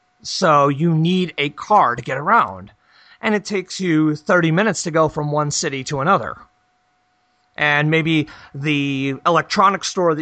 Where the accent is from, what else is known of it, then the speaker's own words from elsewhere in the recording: New York, United States; York, and I won't. I do not want to go back there to live, but I will never argue with the fact that my hometown still has a pull on me.